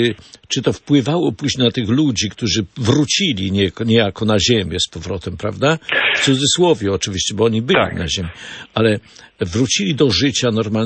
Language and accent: Polish; Olkusz, Lesser Poland, Poland; bo ja jestem niedaleko Sosnowca z Wolkusza.